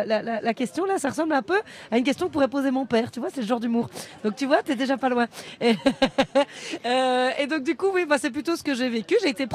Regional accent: Liège, Wallonia, Belgium; c'est quand j'ai joué chez moi à Liège en Belgique dans une salle de 1500 personnes

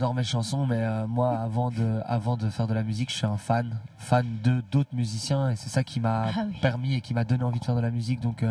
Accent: Brussels, Brussels-Capital Region, Belgium; on vient de la même ville, on vient de Bruxelles

